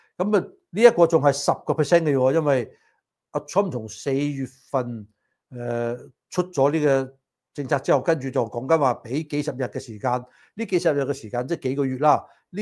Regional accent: United States; 對於我哋美國人嚟講當然係好事啦

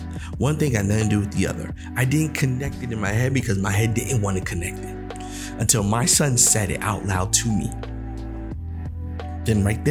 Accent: New York City, New York, United States; I think this happens to a lot of New Yorkers, we convince ourselves that growing up in New York is the way. That nobody gets raised better than us. Because we're from the hood.

